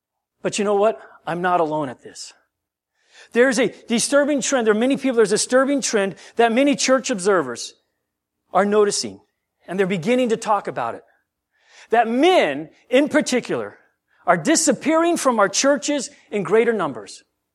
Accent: Hinsdale, Illinois, United States; born there; also born or lived in Japan / Guam; I was born in Hinsdale, Illinois.

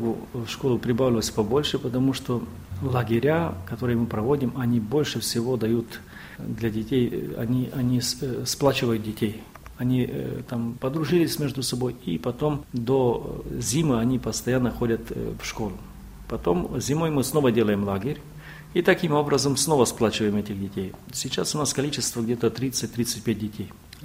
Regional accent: Western Ukraine, Ukraine; moved away as an adult; now in Czechia; Я приехал в Чехию, уже будет 13 лет летом.

